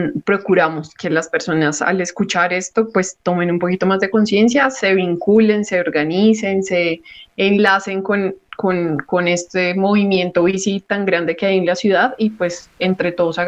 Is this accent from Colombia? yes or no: yes; Bogotá, Colombia; yo que soy bogotana y he vivido toda mi vida en Bogotá